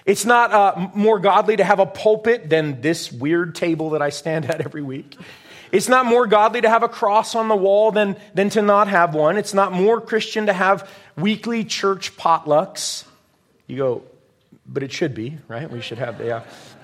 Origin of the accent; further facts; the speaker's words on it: California, United States; you would not want to go to the churches I grew up in Southern California.